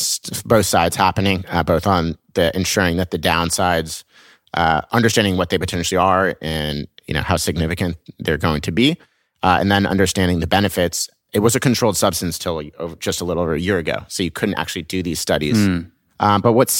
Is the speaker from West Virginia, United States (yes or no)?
no; Laguna Beach, California, United States; I grew up in Laguna Beach, an hour south of LA, which had this sport called skimboarding